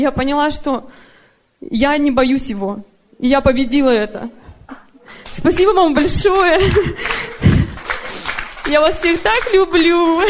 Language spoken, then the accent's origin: Russian; Surgut, Khanty-Mansi Autonomous Okrug, Russia; Я тоже из России, из города Сургут.